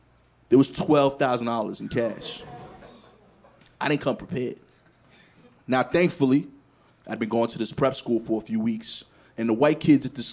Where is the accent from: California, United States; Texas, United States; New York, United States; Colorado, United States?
New York, United States; Brooklyn; I'm from East New York, Brooklyn.